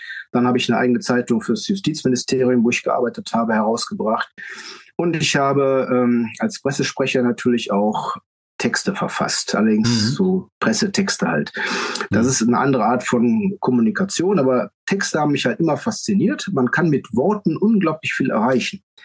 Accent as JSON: {"language": "German", "town": "Düsseldorf", "region": "North Rhine-Westphalia", "country": "Germany", "tie": "born or raised there", "lives_now": "Hahn, Germany", "said": "Ich bin geborener Düsseldorfer, also städtisches Umfeld gewohnt. Und nach Hahn bin ich ja Liebe wegen gezogen."}